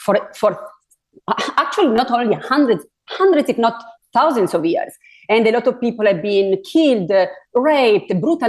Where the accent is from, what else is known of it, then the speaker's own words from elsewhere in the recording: Italy; English is a second language; Now my pronunciation here is a little off because I'm originally from Italy